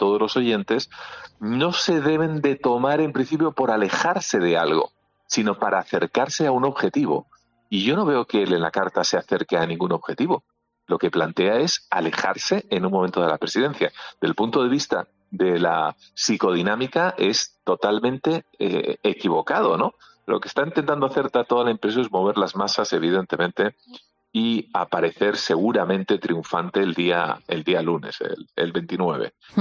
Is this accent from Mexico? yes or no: no; Spain; yo soy un ciudadano español.